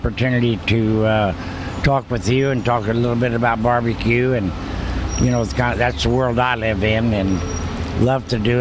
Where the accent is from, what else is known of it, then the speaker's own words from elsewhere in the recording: Murfreesboro, Illinois, United States; And started a contest in Murfreesboro, my hometown, down in southern Illinois.